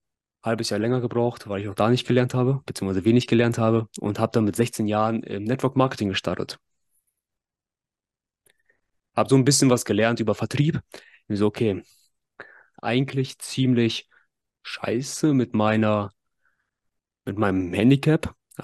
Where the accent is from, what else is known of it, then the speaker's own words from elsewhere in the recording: Germany; born there; aus Kasachstan, aus der Nähe von Pavlodar, Biregovoj. Ich bin in Deutschland geboren, mein Bruder damals ist noch dort geboren.